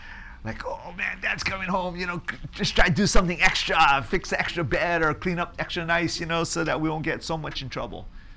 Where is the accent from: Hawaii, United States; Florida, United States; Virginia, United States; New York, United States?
Hawaii, United States; I grew up in Hawaii, and he did a lot of travel to Asia, throughout Asia, just business-wise.